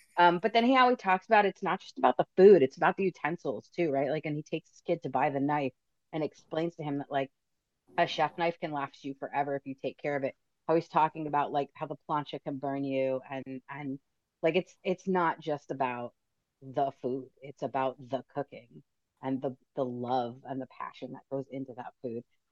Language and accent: English; New York, United States; I grew up eating Cubanos. I grew up in New York. There's a big Cuban population in my neighborhood growing up